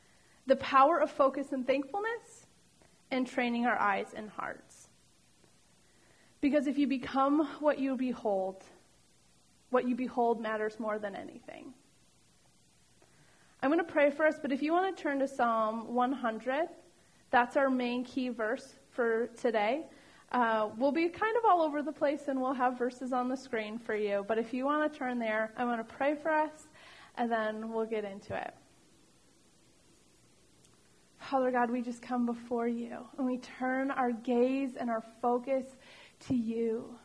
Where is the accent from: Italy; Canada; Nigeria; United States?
United States; Chicago, Illinois; If you tell people, hey, I'm from the Chicagoland area, or I'm from Chicago, they're like, ooh.